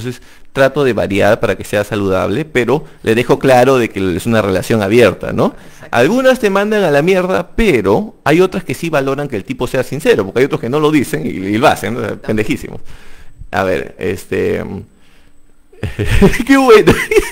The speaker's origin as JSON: {"language": "Spanish", "country": "Peru", "said": "No, no, yo soy de acá, de Perú. Soy como la papa peruana acá."}